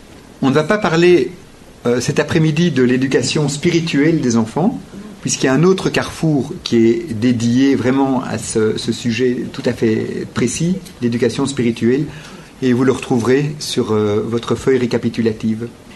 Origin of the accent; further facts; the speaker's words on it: Belgium; nous venons de Belgique